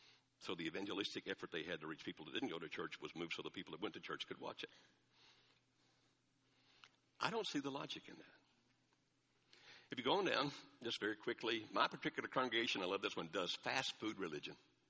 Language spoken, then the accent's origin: English; Alabama, United States; born there; I love Alabama, I was born in Alabama